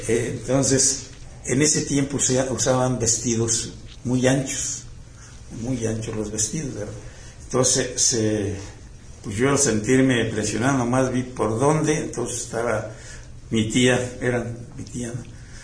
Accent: Pátzcuaro, Michoacán, Mexico; also born or lived in Sonora; volver a mi pueblo, pues, uh-huh. O sea, a Pátzcuaro.

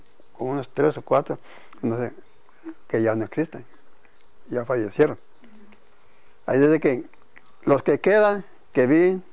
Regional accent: Jerez, Zacatecas, Mexico; Es mi pueblo mío, uh-huh. Jerez.

